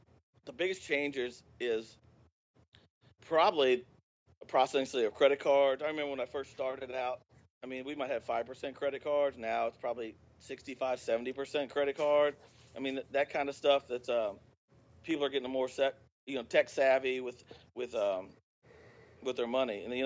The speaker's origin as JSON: {"language": "English", "region": "Midwest", "country": "United States", "tie": "born or raised there", "said": "I think when I first moved down there, I was raw, man. I grew up in the Midwest."}